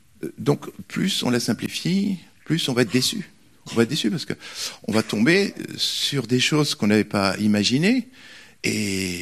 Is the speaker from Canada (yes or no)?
yes; Canada; moi, parce que moi je suis canadien, je suis canadienne